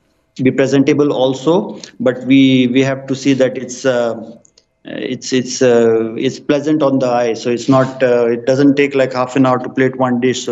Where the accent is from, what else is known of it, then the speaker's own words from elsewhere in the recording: Goa, India; Well, Goa, it immediately takes me to seafood. So I love to eat fish.